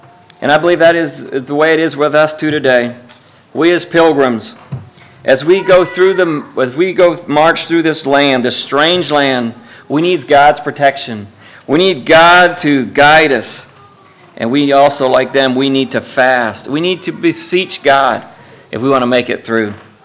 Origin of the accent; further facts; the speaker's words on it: Dickson, Tennessee, United States; Like I said, we're from Dixon, Tennessee